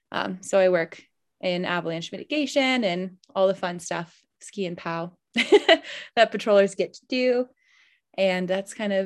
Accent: Georgia, United States; I grew up in Georgia, and then I started guiding in Maine in 2016

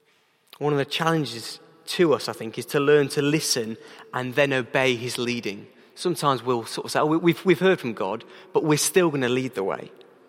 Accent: England, United Kingdom; Becky, you know, we're English. We don't speak French and whatever, you know.

